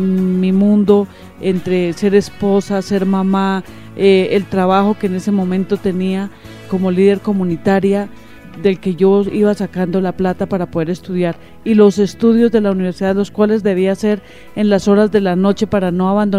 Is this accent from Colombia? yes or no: yes; Pesca, Boyacá, Colombia; Yo salí del colegio del municipio de Pesca.